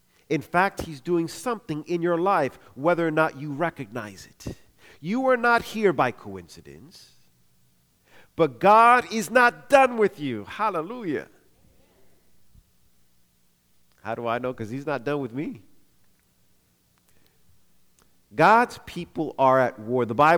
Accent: New York, United States; I'm not a New York Yankee fan, though I'm a New Yorker. I'm more of a Met fan.

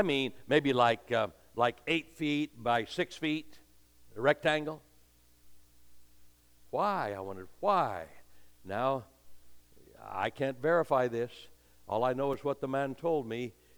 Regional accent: United States; Down here near where I was born and raised on the Idaho and Utah border

